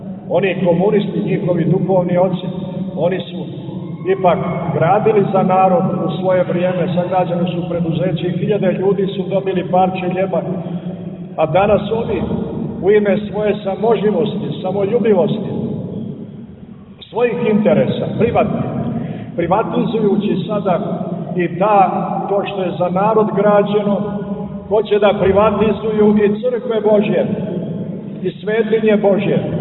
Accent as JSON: {"language": "Serbian", "country": "Montenegro", "said": "mi smo ovdje Crnogorci, kako da kažemo, izvorni njegoševski Crnogorci koji tu ovdje postoje kroz vjekove"}